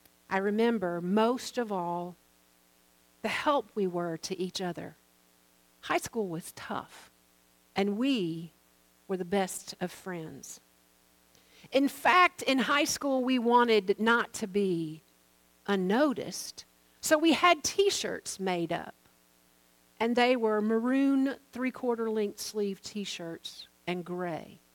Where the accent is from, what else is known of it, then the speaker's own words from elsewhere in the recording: Tennessee, United States; Growing up in East Tennessee, I met a girl in fifth grade when I started at a new elementary school.